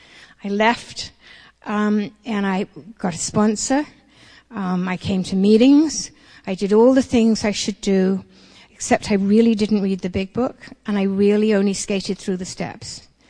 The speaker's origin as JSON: {"language": "English", "region": "England", "country": "United Kingdom", "tie": "born or raised there", "said": "So I'm going to start with where I came from. I grew up in England."}